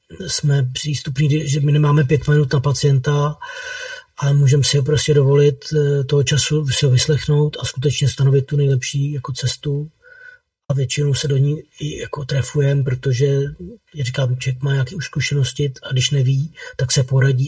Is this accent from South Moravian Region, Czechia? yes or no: no; Prague, Czechia; jsem teda z Prahy, na Praze 4 máme jako ambulanci